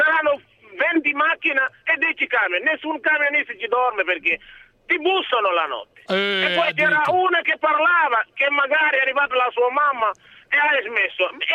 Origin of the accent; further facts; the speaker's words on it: Senegal; Italian is a second language; io sono nero, vengo dal Senegal.